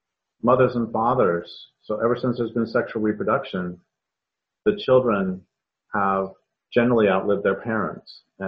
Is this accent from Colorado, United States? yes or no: yes; Colorado, United States; moved away as an adult; I grew up in Colorado, and one of the reasons I left in 1984 was that there were too many people